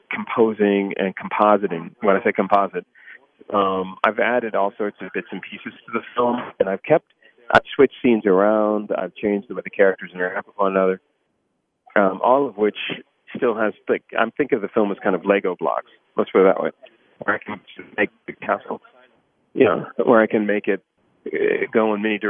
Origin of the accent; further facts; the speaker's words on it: Washington, District of Columbia, United States; And I grew up near DuPont Circle, so it's got a whole kind of layer of resonance with me as well.